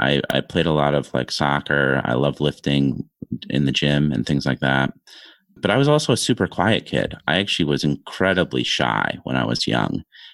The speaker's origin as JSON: {"language": "English", "region": "Connecticut", "country": "United States", "tie": "born or raised there", "said": "It was great. I mean, we live really close to New York, so we were always like very connected to that New York City scene"}